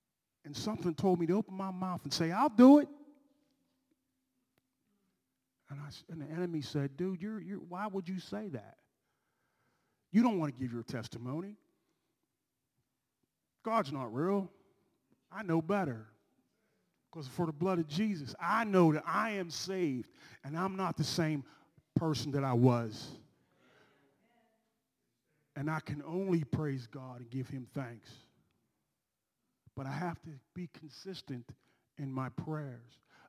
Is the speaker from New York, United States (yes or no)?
no; Canonsburg, Pennsylvania, United States; as Pastor Dennis said. I'm from Canonsburg, Pennsylvania.